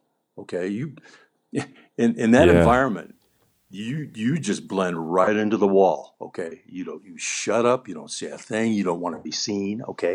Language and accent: English; Glendale, California, United States; born there; I was conceived in Cleveland, Ohio, and but I was born in Glendale, California.